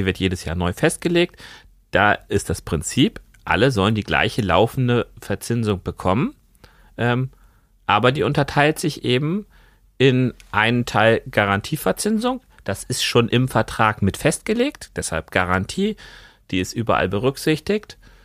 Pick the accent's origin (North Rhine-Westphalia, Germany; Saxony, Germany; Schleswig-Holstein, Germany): Schleswig-Holstein, Germany; Sylt; ich bin nicht auf Sylt geboren, sondern ich bin da erst mit ungefähr 5-6 Jahren hingezogen und bin dort dann bis zum Zivildienst geblieben.